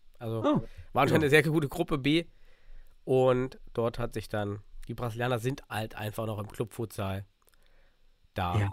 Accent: Suhl, Thuringia, Germany; Ja, aus dem beschaulichen Suhl nach Erfurt, 30 Minuten mit der Bahn oder länger, glaube ich sogar.

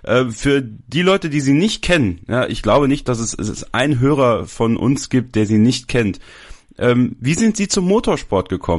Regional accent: Wallonia, Belgium; born there; das ist so kurz nach meiner, also vor meiner Heimat, ich bin in der Nähe geboren von Spa

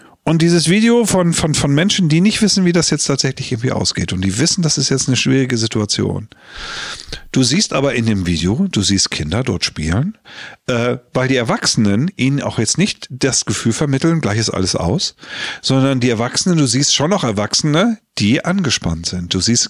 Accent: Germany; Eine Sache, ich habe einen Moment erlebt, wo wir als Deutsche auch so gefeiert haben und so geflasht haben.

